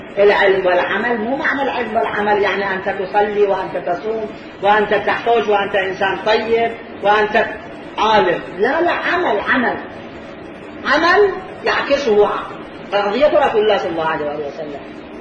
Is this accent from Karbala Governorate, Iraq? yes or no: yes; Karbala, Karbala Governorate, Iraq; كان عندنا في كربلاء رجل خطيب الآن موجود في كربلاء